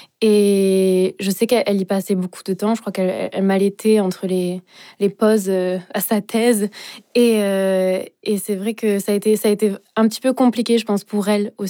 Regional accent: Sainte-Croix-de-Quintillargues, Occitanie, France; j'ai grandi à Sainte-Croix-de-Quintiargues, dans un petit village perdu, avec mes deux petites sœurs.

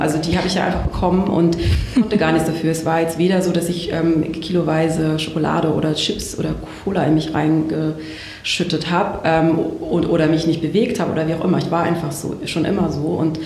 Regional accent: Baden-Württemberg, Germany; Aus Süddeutschland, aus so einem kleinen Dorf am Fuße der Schwäbischen Alb.

